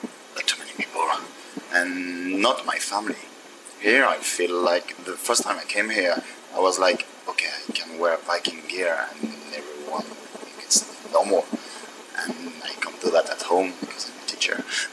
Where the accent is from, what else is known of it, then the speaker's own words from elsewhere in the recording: France; English is a second language; I'm coming from France.